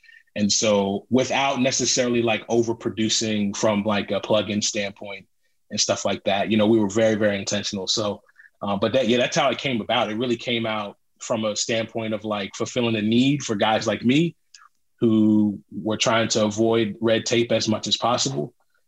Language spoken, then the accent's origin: English; Philadelphia, Pennsylvania, United States; Now, obviously, like I'm from Philly.